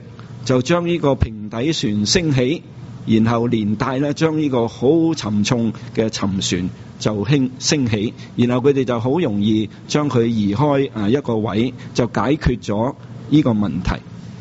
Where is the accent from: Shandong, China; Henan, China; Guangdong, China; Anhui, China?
Guangdong, China; 我们广东人叫做揽住死